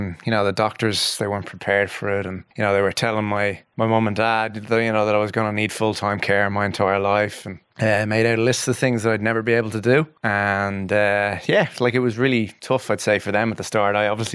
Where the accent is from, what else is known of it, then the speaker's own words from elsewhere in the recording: Blackrock, Leinster, Ireland; born there; Yeah, so I was born in Blackrock